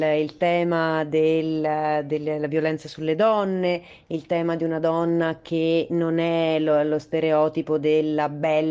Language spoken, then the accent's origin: Italian; Rome, Lazio, Italy; now in Barcelona, Spain; che vivo a Barcellona, ma vengo da Roma.